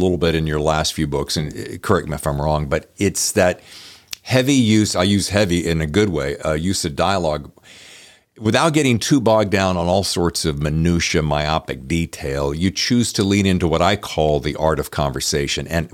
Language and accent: English; the South, United States; I'm from the South, so I always think of the South as being, you know.